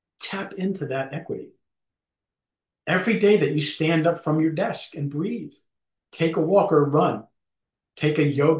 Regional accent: Ireland; I'm so thankful I'm Irish because we know how to laugh at anything, even ourselves.

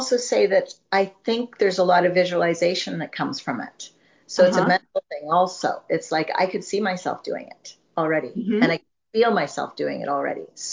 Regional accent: Canada; Well, I grew up in the Rocky Mountains in Canada, and my father was a top level athlete.

